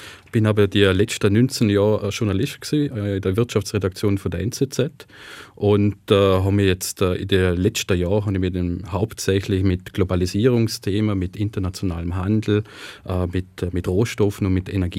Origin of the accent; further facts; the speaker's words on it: Austria; Und ich habe noch persönliche Anwendungen an Liechtenstein. Ich komme aus Österreich, aber bin da verhaftet.